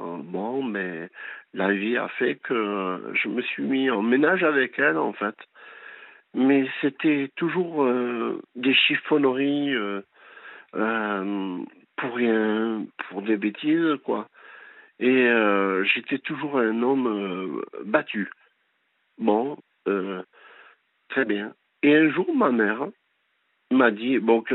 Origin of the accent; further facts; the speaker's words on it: Tarbes, Occitanie, France; Alors, je viens de Tarbes. Enfin, je suis de Tarbes et...